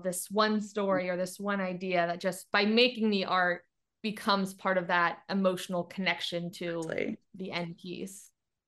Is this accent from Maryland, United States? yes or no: yes; Timonium, Maryland, United States; I grew up in Timonium. So suburbs right outside of Baltimore.